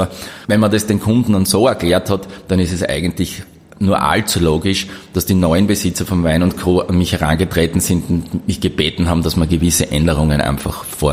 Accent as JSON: {"language": "German", "town": "Graz", "region": "Styria", "country": "Austria", "tie": "born or raised there", "said": "Ich bin in Graz geboren, 1970"}